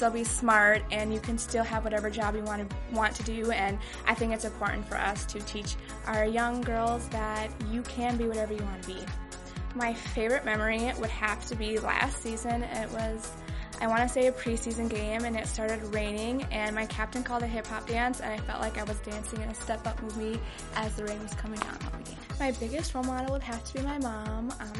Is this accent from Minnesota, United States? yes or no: yes; Brooklyn Park, Minnesota, United States; is my third season as a Minnesota Vikings cheerleader, and I am from Brooklyn Park.